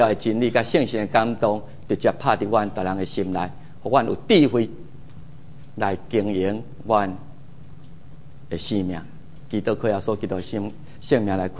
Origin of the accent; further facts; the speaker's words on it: Taiwan; now in United States; 为着我的故乡台湾来祈祷，求你让我所站起的这个国家，也让我在故乡来庆祝所谓建国一百年